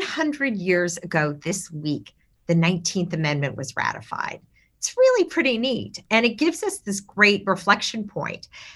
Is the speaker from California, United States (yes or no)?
yes; Sacramento, California, United States; It's already so hot here. I grew up in Sacramento. It's a hot place.